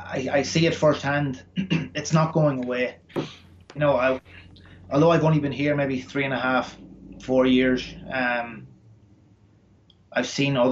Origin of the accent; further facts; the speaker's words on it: Ireland; You know, I'm an Irish guy over here.